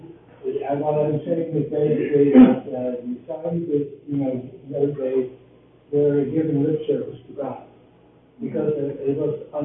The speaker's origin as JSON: {"language": "English", "country": "Netherlands", "said": "I'm from the Netherlands, and we have family in the south of the Netherlands"}